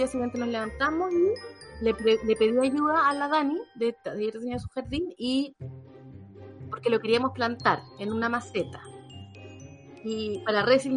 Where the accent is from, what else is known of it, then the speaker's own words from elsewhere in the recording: Chile; además pop livianito, como yo, chileno